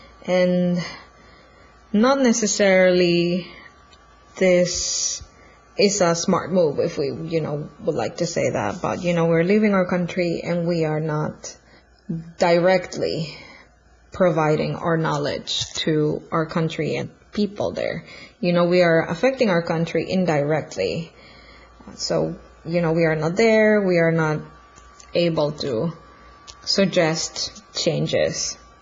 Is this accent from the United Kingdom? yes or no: no; Tegucigalpa, Francisco Morazán, Honduras; now in Mobile, United States; I am 33 years old. I am from Tegucigalpa, Honduras. My mother, brother, and nephew are all in Honduras, and I am in the United States, currently in Mobile, Alabama.